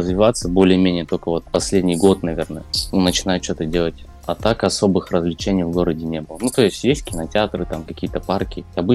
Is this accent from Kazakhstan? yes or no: yes; Semey, East Kazakhstan Region, Kazakhstan; Да, я из Казахстана, город Семей. Небольшой город такой. Восточно-Казахстанская область. То есть я здесь родился, учился, и вот по сей день живу.